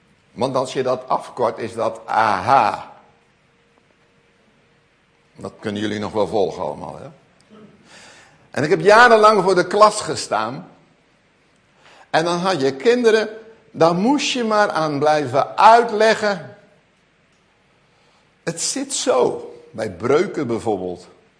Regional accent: Gelderland, Netherlands; born there; Ik ben geboren op de Veluwe

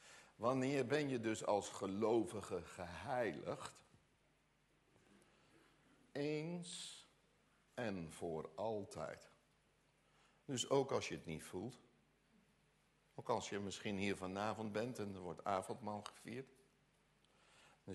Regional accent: Gelderland, Netherlands; want ik kom van de Veluwe

